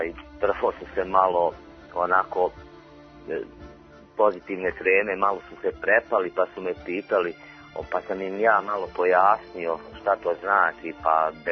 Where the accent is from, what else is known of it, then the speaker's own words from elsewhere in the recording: Bosnia & Herzegovina; Pogotovo što mi potičemo iz Bosne i Hercegovine, iz jedne sredine u kojoj je potrebna međusobna tolerancija i uvažavanje.